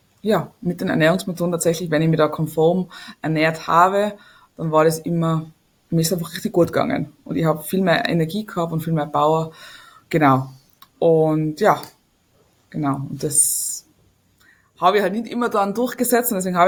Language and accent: German; Tyrol, Austria; ich bin aus Tirol, mittlerweile wohne ich in Zirl, bin 36 Jahre alt.